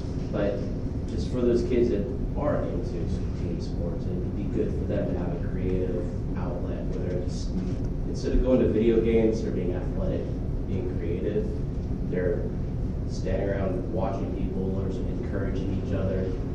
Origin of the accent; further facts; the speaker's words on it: Antioch, United States; And I grew up in Antioch.